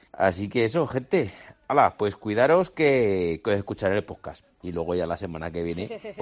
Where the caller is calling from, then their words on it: Zaragoza, Aragon, Spain; de Zaragoza, que aunque esté de vacaciones no me olvido de vosotros